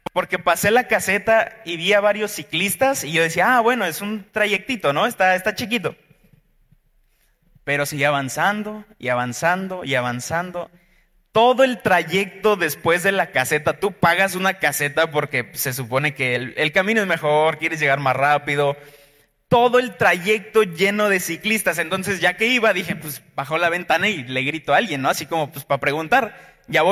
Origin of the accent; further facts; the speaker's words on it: Guanajuato, Mexico; Y yo soy de Guanajuato, entonces fui a visitar a mi familia.